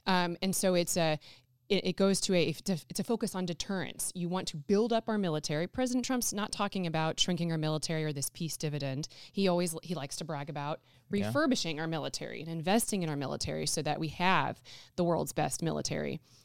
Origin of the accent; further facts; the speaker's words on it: United States; I mean, being American, the people who settled here and developed the country